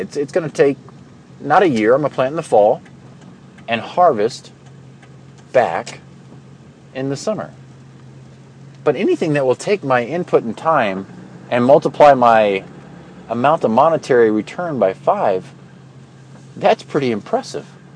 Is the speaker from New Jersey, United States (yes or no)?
no; Texas, United States; Where I grew up in Texas with clay soils and where the soil will just hold water